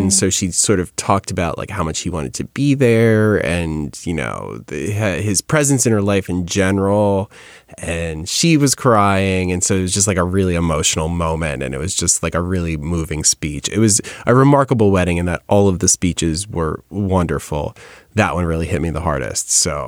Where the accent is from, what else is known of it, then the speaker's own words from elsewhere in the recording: New York, United States; Sorry, I'm from New York.